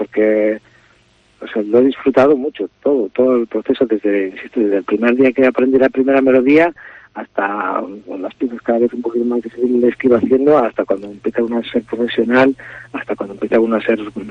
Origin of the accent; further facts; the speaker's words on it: Basque Country, Spain; born there; era probablemente el instrumento más popular en la zona donde yo nací